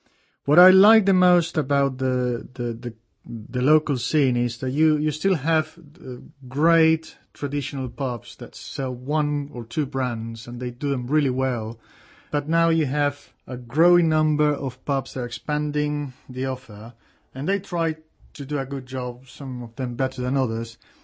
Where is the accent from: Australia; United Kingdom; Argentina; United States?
Argentina; Buenos Aires; moved away as an adult; now in Prague, Czech Republic; Well, I'm from Buenos Aires, Argentina, and it was chance that brought me.